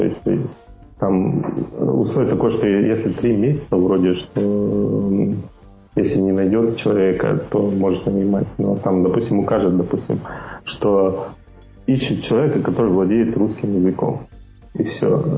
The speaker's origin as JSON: {"language": "Russian", "town": "Chelyabinsk", "region": "Chelyabinsk Oblast", "country": "Russia", "tie": "born or raised there", "said": "Я родился, вырос в Челябинске, я сам из Челябинска."}